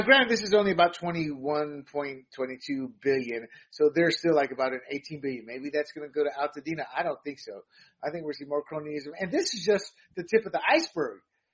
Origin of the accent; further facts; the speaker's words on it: Panama; And I'm a Latino, born and raised in Panama, half Puerto Rican.